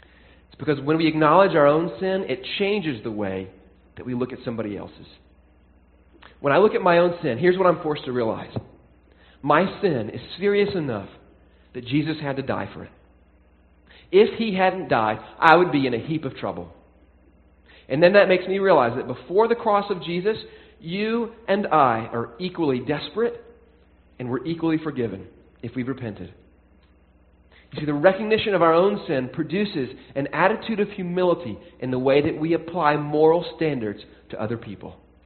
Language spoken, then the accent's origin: English; the South, United States; a big issue when I was growing up in the South